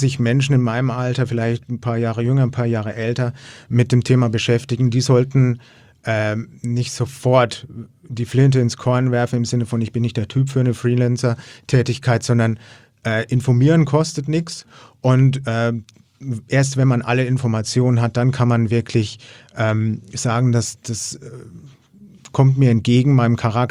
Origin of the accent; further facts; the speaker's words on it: Bavaria, Germany; Ich bin ja aus Franken, besuche in Hamburg und bin jetzt Tourist in Hamburg